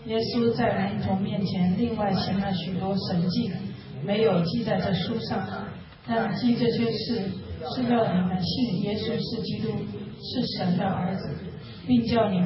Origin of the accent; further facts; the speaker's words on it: Wuhan, Hubei, China; 我来自中国的武汉，跟我们的刘牧师是老乡